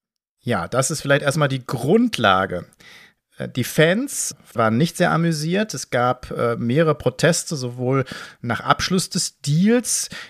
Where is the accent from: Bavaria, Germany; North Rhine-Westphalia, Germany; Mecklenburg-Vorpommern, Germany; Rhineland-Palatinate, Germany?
North Rhine-Westphalia, Germany; Dortmund; das muss ich natürlich als Dortmunder sagen